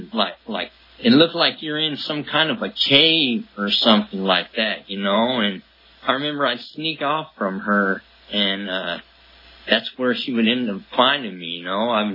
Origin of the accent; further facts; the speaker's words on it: Tulare, California, United States; I am from Tulare, the valley here. I started school in Goshen, graduated Union, went to college in Porterville.